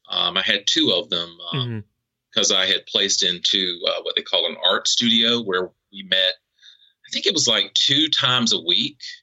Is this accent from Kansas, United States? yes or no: no; Raleigh, North Carolina, United States; also born or lived in Durham; I grew up in the southeast of the United States. I am from North Carolina. I was born in Durham, North Carolina, at Lincoln Memorial Hospital. Okay. And basically have grown up in the capital city, which is Raleigh, North Carolina.